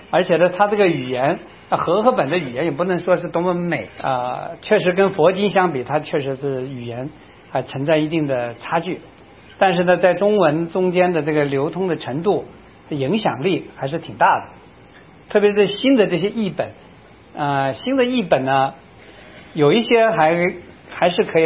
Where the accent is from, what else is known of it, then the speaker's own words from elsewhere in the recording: Hubei, China; 你说姥姥也好，我们湖北人叫嘎嘎啊。